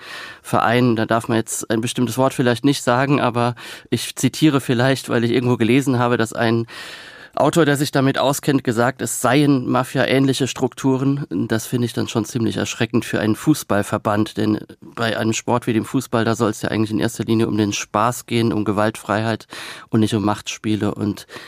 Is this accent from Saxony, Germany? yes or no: no; Rhineland-Palatinate, Germany; accent: Palatine German; Ich kann natürlich auch Pelsisch babbeln, aber dann verstehen die meisten Leute mich nicht mehr.